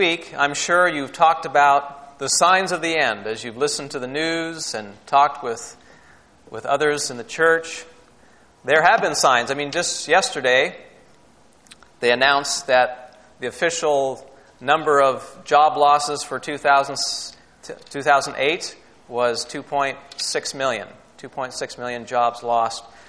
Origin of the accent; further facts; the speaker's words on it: New York, United States; We come from the St. Lawrence Seaway Valley, where we attend church in Messina with a small company there